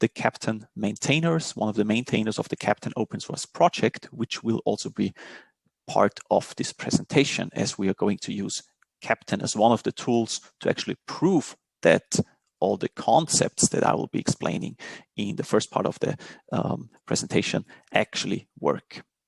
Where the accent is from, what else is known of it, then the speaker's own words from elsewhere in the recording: Linz, Upper Austria, Austria; I am from Linz, Austria